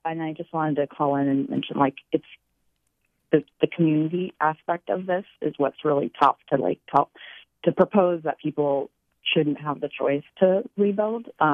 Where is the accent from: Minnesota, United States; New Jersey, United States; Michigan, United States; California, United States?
California, United States; Paradise; now in San Francisco, United States; I grew up in Paradise. I live in San Francisco now.